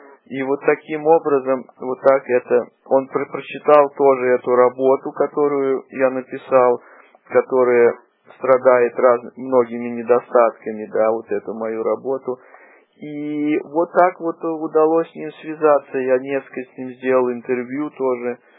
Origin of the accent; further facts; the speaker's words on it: Russia; я вырос в России, да.